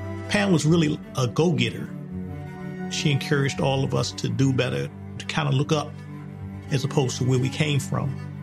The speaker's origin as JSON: {"language": "English", "town": "Washington", "region": "District of Columbia", "country": "United States", "tie": "born or raised there", "said": "We grew up in Southwest Washington, D.C., which was a middle-class community at the time, but it was really crime-ridden."}